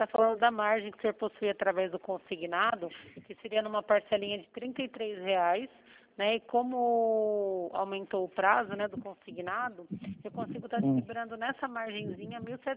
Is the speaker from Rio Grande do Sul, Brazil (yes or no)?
no; Sorocaba, São Paulo, Brazil; Eu sou de Sorocaba.